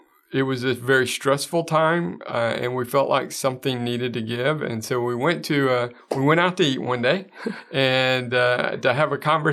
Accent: Texas, United States; So I was born in Texas. I grew up in a very small town in the panhandle of Texas.

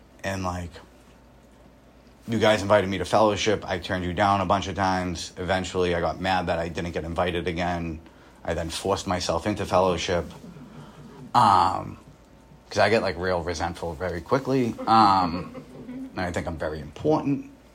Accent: Boston, Massachusetts, United States; I grew up in East Boston, guys. They're not smoking hookah over there, right?

